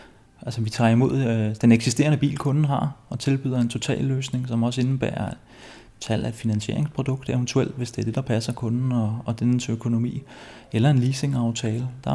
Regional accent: Copenhagen, Capital Region of Denmark, Denmark; jeg vil gerne betegne mig selv som en Valby-dreng.

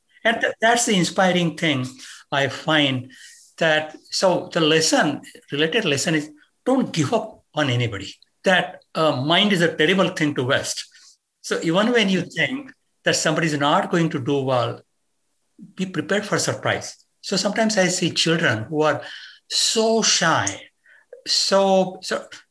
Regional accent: India; accent: Indian; now in United States; I was born and raised in India and I moved to the US.

